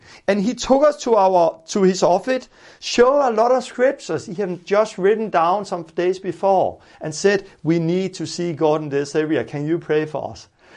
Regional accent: South Africa; It's only 1 minute and I'm from South Africa

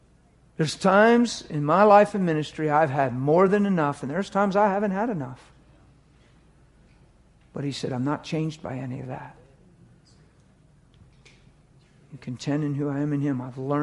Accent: East Coast, United States; You know I'm from the East Coast, right? You know it's 12:30. It's 12:30 to me.

